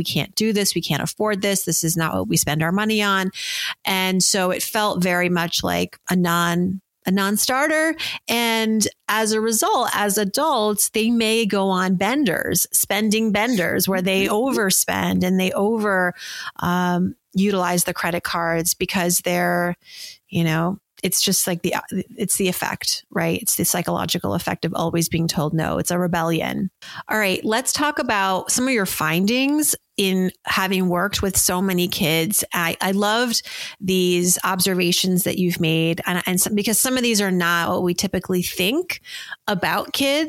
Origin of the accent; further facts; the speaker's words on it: Massachusetts, United States; born there; I'll say the Celtics because I was born in Massachusetts.